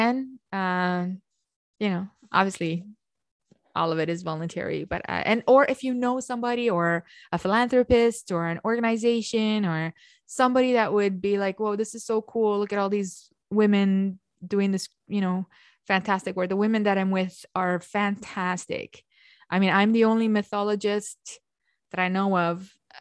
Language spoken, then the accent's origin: English; Romania; growing up in Romania, the way we read is the way it's written.